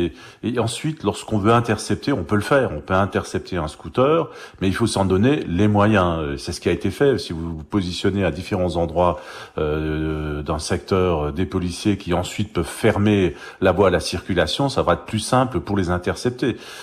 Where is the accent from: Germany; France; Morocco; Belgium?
France; Colmar, Grand Est; C'est ce que je rencontre chez moi à Colmar.